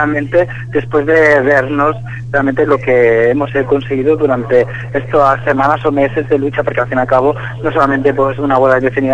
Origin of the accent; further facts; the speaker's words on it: Ibiza, Balearic Islands, Spain; soy de Ibiza